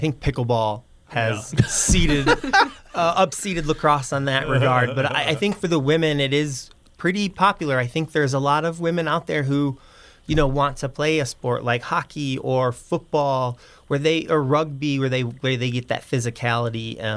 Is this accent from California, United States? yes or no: no; New Buffalo, Michigan, United States; I grew up in New Buffalo, Michigan.